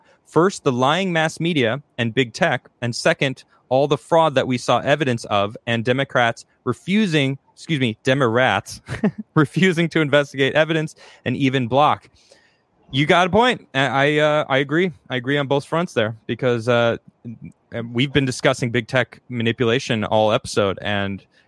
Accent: United States; because I'm in America, I'm American, I think about terms through American policy

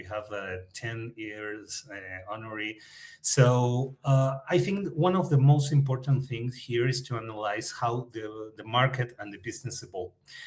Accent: Argentina; English is a second language; now in Mexico; But I'm from Argentina. I raised, I'm born in Argentina.

